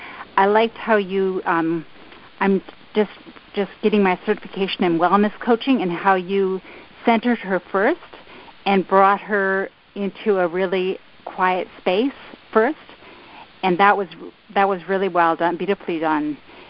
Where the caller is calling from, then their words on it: Canada; I'm calling from Canada, actually.